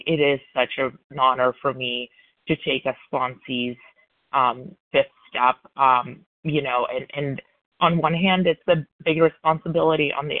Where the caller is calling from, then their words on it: Illinois, United States; recovered compulsive overeater from Illinois.